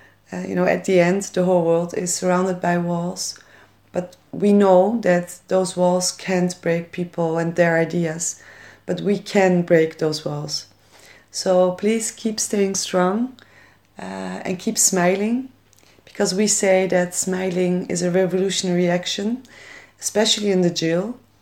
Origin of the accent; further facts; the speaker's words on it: Netherlands; I'm an activist from Holland and a member of the Federation of Workers from Turkey in Holland.